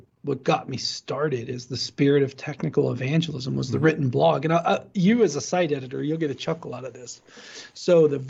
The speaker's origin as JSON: {"language": "English", "region": "Ohio", "country": "United States", "said": "I'm from Ohio, but I haven't heard that one."}